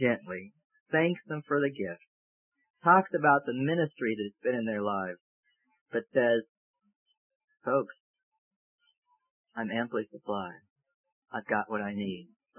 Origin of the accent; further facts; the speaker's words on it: California, United States; And that seems strange from the neighborhood that I grew up in Southern California, because it was a bustling area